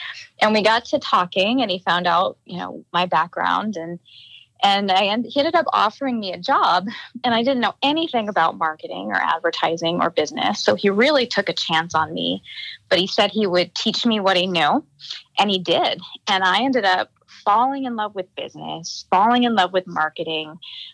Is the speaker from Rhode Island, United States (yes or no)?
no; State Center, Iowa, United States; But I did not grow up in Montana. I grew up in Iowa. I'm from a little town called State Center, which is in the geographic center of the state, and it's a small farming community of about 1,300 people.